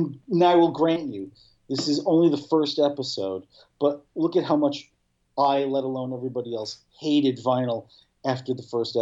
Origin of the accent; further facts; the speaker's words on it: New York, United States; And being a New Yorker born and bred, I watched this with such scrutiny to see any and all possible mistakes.